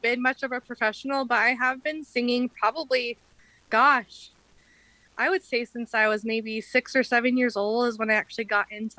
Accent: Rexburg, Idaho, United States; And of course, in our hometown, did a couple open mic nights when we were older in Rexburg.

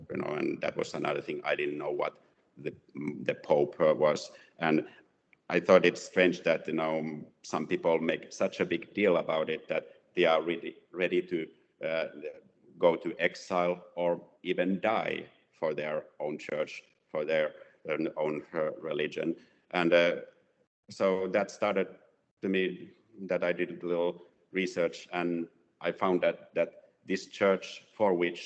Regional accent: Finland; So I was born and raised in Finland, and the kind of our religious background is that I and my family were Lutherans, like most of the people in Finland are

